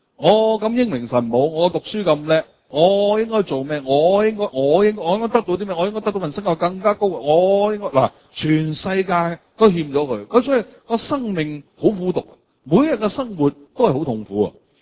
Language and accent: Cantonese; Guangdong, China; 你要明白，我哋肯定覺得我哋廣東人有個態度咩？